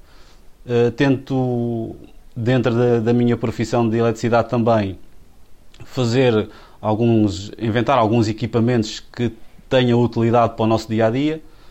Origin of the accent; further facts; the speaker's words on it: Nazaré, Leiria, Portugal; now in Oeiras, Portugal; tenho 49 anos, sou da Nazaré, vivo em Oeiras